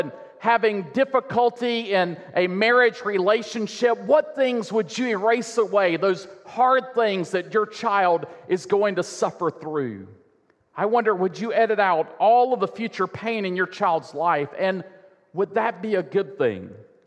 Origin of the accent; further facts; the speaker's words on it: Warner Robins, Georgia, United States; I think about when I was a kid, I've mentioned before, growing up in Warner Robins next to Robins Air Force Base